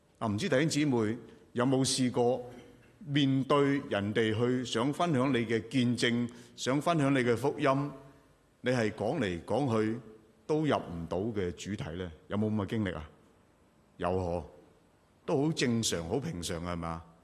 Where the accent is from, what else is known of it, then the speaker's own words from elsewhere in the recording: Guangdong, China; 我是广东人